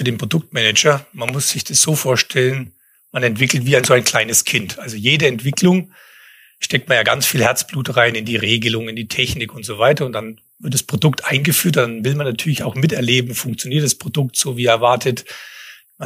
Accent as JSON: {"language": "German", "town": "Hof", "region": "Bavaria", "country": "Germany", "tie": "born or raised there", "said": "Ich bin gebürtig aus Hof, vielen als bayerisches Sibirien bekannt, also die kälteste Ecke."}